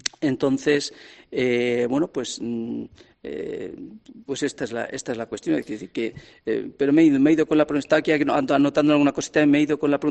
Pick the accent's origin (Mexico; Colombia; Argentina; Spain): Spain; Castilla-La Mancha; Allí en La Mancha, en mi zona, en mi pueblo, es la Virgen de Peñarroya.